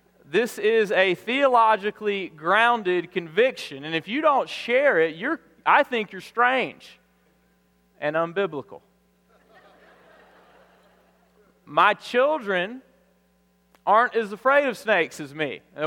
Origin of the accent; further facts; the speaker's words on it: Alabama, United States; I am from South Alabama, and I grew up around what we call water moccasins, which you might call cotton mouths, and rattlesnakes.